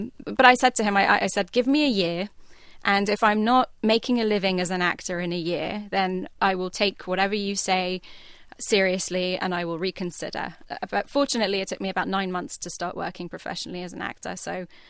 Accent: London, United Kingdom; moved away as an adult; now in United States; I grew up in London until I moved to the States. So I had 19 years in London of celebrating Nowruz.

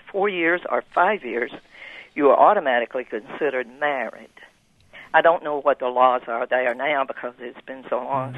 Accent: Georgia, United States; Historically, I grew up in Georgia. And in the 40s, as a school child, I learned there was such a thing as common law marriage.

